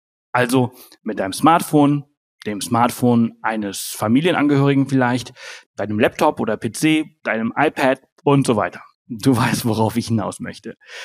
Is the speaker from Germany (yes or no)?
no; Balearic Islands, Spain; Ich bin auf Mallorca geboren und aufgewachsen. Und ich habe keine nordische Familie. Und trotzdem ist irgendwie dieser Akzent hängen geblieben.